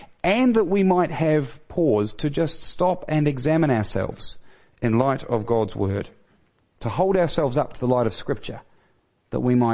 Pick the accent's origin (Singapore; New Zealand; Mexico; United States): New Zealand; accent: Kiwi; also born or lived in Australia; so to then come home to my own kind and then be told that I'm an Aussie, was terrible.